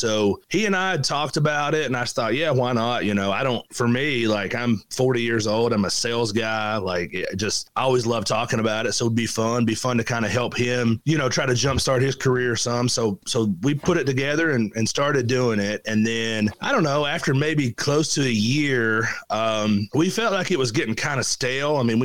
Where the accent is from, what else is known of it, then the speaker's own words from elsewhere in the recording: Prestonsburg, Kentucky, United States; he's a big UK fan, and I'm from Prestonsburg.